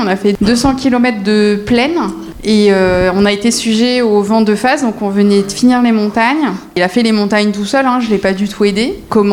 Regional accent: La Rochelle, Nouvelle-Aquitaine, France; donc on est de La Rochelle, on n'est pas très loin.

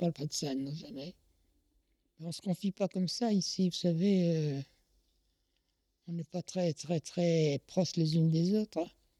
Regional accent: France; Je suis née en 1933, de parents polonais. Moi, je suis française, hein, je ne me vois pas du tout autrement, mais enfin bon, mes parents étaient polonais tous les deux.

